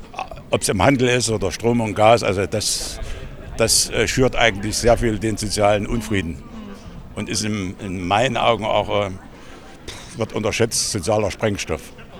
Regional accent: Gera, Thuringia, Germany; nee, ich bin in Gera geboren.

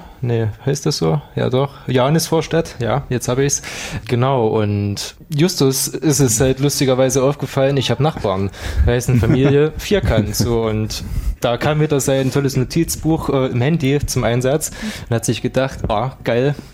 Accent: Zeitz, Saxony-Anhalt, Germany; eigentlich bin ich aus Zeitz, aus der Ecke

